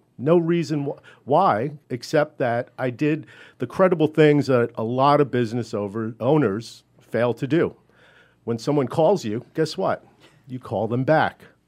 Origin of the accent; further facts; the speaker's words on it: New York, United States; also born or lived in Queens; I'm from New York. I was born in Queens, moved out to the East End of Long Island at an early age